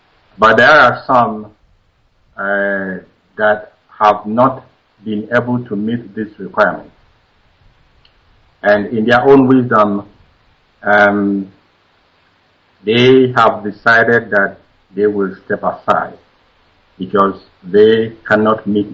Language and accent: English; Benue, Nigeria; now in Switzerland; I'm resident in Switzerland. I am from Idoma in Biafra land.